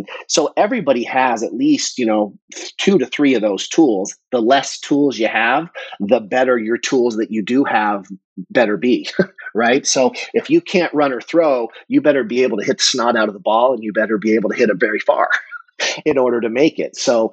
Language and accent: English; Utah, United States; I grew up just north of Salt Lake City, up that way.